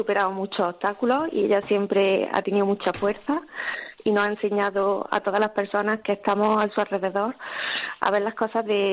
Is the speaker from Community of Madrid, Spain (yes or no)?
no; Algarinejo, Andalusia, Spain; Somos de Algarinejo, Granada.